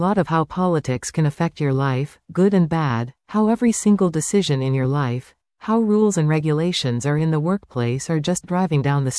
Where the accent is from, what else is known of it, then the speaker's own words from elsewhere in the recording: Surrey, British Columbia, Canada; We grew up right here in Surrey, all went to school here, and everyone continues to live in Surrey today.